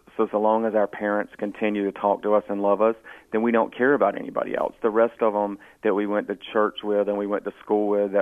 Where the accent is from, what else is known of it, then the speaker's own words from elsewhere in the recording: Goldsboro, North Carolina, United States; We grew up in Goldsboro, North Carolina, and me and my brother have been lucky enough to work in a lot of movies.